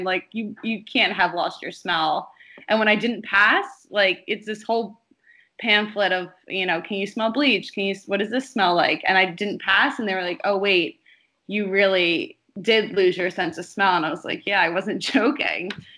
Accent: Haddonfield, New Jersey, United States; now in San Francisco, United States; I am originally from Haddonfield, New Jersey, which is a small suburb outside of Philadelphia. And right now I'm living in San Francisco

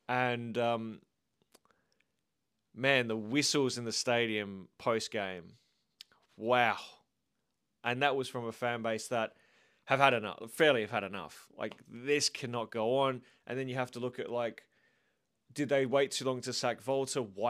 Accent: Australia; See, as an Australian, I'm not built for this weather.

